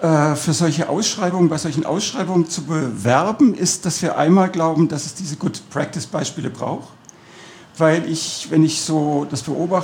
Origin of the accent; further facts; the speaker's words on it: Cologne, North Rhine-Westphalia, Germany; born there; Ich bin zwar in Köln geboren und bin dann quer durch Süddeutschland eigentlich umgezogen immer wieder und bin dann in Detting hängen geblieben, fühle mich da auch wohl.